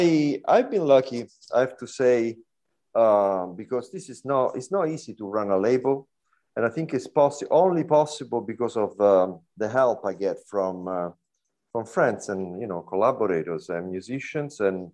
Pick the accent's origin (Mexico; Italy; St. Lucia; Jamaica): Italy; also born or lived in London; now in New York, United States; I actually was living in London at the time. I'm originally from Italy. I moved to London in the mid-90s to play music. And in 2000, I moved to New York for music.